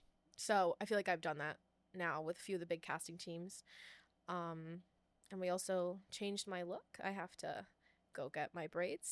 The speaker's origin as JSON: {"language": "English", "country": "United States", "said": "And then I'm also American. And I'm not as reserved as British people."}